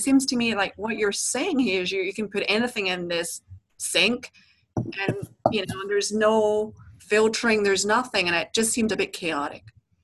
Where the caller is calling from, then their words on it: Houston, Texas, United States; Hello, can I make a comment? I'm calling from Houston.